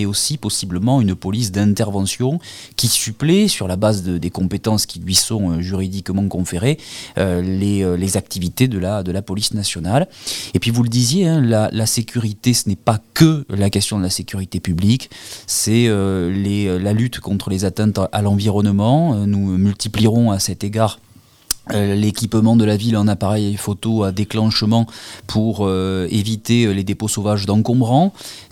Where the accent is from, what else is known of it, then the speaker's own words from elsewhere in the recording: Cahors, Occitanie, France; born there; Je suis né ici à Cahors il y a 40 ans de cela. Je suis profondément attaché à ma ville.